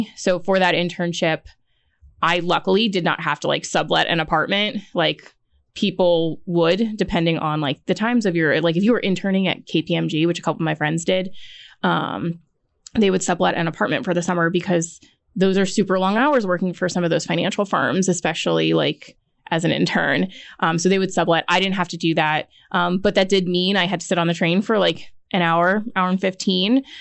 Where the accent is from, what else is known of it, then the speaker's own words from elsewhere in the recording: New York, United States; also born or lived in Bronx; So I'm originally from New York, born in the Bronx, and my parents moved quote unquote upstate, which is like an hour above New York City.